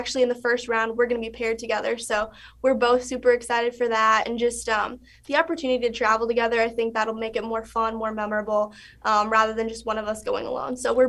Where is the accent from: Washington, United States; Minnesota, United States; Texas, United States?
Minnesota, United States; So I'm actually from Minnesota, about like 20 minutes from campus. So being able to represent the home state